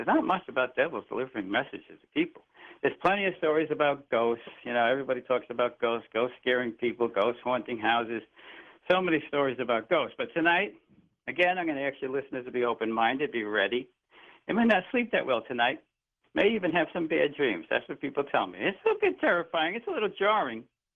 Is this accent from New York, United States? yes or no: yes; Brooklyn, New York, United States; born there; I was born in Brooklyn back in the day, and I went to a all-male parochial school where the Franciscan brothers were in charge.